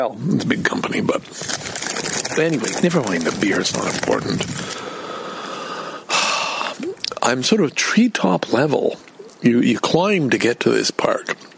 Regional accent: Valleyfield, Quebec, Canada; Remember, key point, I grew up in Valleyfield because my father was managing a dredging project for the St. Lawrence Seaway.

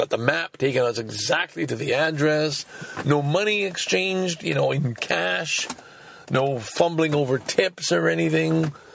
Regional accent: Canada; And I posted, as a Canadian, what was it?

